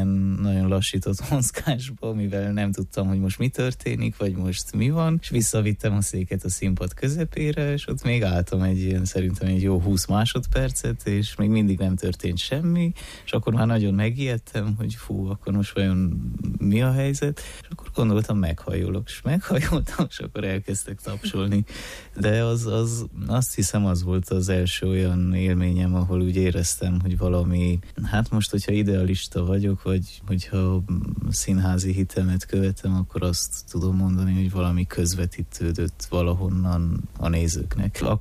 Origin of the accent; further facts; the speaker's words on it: Brașov, Brașov County, Romania; Ez úgy kezdődött, hogy édesanyám még Brassóból, én brassói lévén elköltöztek Brassóhoz közeli faluba, amelyik igazából közel van Szentgyörgyhöz is